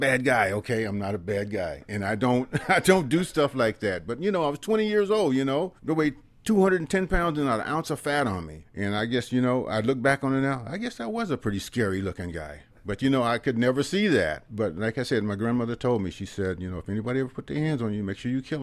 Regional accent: Fresno, California, United States; But as a black person growing up in West Fresno, when you got a new pair of shoes, which you earned

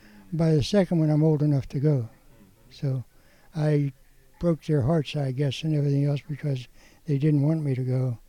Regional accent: East Pittsburgh, Pennsylvania, United States; I was born in the Oak Hill section of things. My mother died when I was 3 years old. My dad remarried. He worked for Westinghouse. And my dad and my stepmother moved to a brand new house in the terrace part of East Pittsburgh

